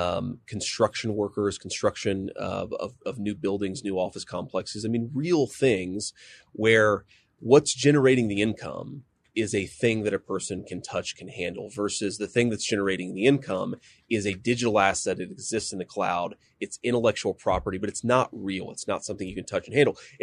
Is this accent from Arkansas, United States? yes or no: no; Ohio, United States; middle-class workers in my home state of Ohio and other places all across the country